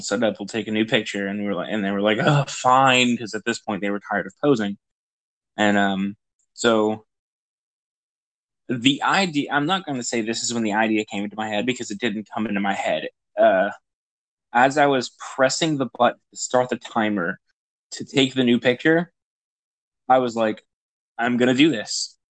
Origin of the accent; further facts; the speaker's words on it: Cartersville, Georgia, United States; I grew up in a small suburb of Cartersville, Georgia. I'd say about 45 minutes to an hour north of Atlanta.